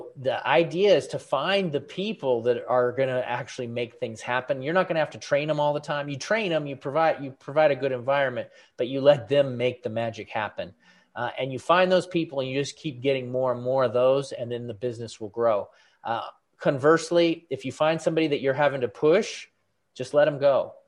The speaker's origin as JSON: {"language": "English", "town": "Portland", "region": "Oregon", "country": "United States", "also_born_or_lived": "Germany", "moved": "as an adult", "lives_now": "Latrobe, United States", "said": "I'm originally from Portland, Oregon, then went to the military. So I lived in Germany for 4 years, which was really cool."}